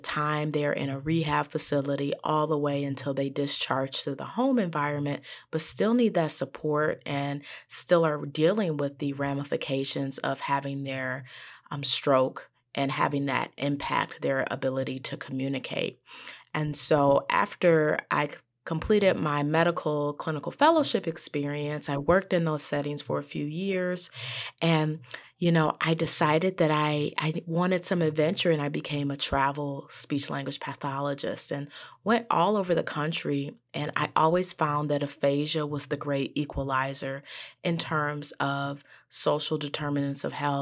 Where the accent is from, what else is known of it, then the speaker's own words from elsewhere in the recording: Michigan, United States; I am originally from Michigan.